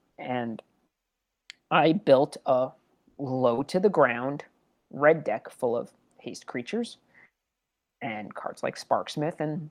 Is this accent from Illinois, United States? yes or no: no; New York City, New York, United States; I grew up in New York City, still live in Brooklyn